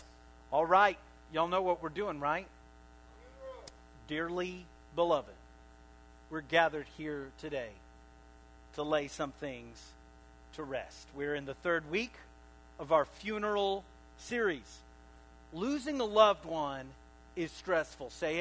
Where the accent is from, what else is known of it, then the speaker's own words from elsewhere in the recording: Waco, Texas, United States; I want to give a special shout out to my hometown of Waco, Texas.